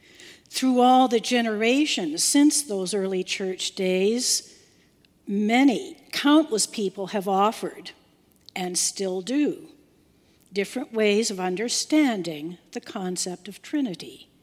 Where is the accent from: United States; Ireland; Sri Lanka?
Ireland; Waterford, Munster; Many years ago, growing up in Waterford, I had the somewhat unusual privilege of being part of two church communities.